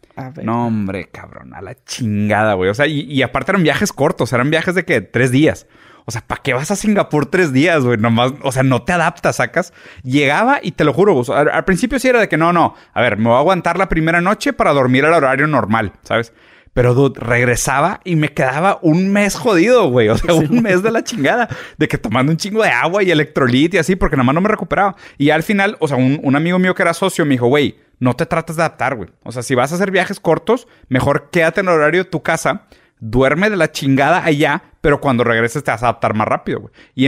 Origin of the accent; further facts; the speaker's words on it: Brazil; yo soy brasileño y hubo una época que yo estaba todavía viviendo en Brasil, pero tenía empresa en Singapur.